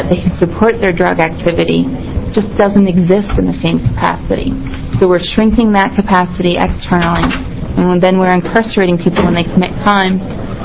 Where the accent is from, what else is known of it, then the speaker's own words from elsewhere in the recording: Oregon, United States; now in Portland, United States; traveled there, it's a long ways away from where I live in Portland, and even longer still from where I grew up in Southern Oregon.